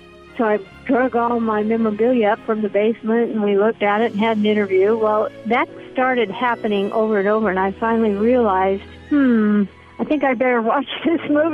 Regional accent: Hollywood, California, United States; also born or lived in Stillwell, Kansas; I grew up in Hollywood.

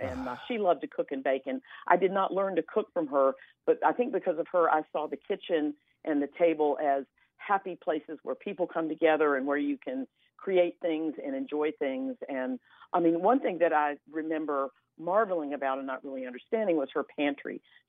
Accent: North Carolina, United States; also born or lived in Chapel Hill, North Carolina; And we moved back to my home state of North Carolina in 1999. So we've been here getting close to 20 years.

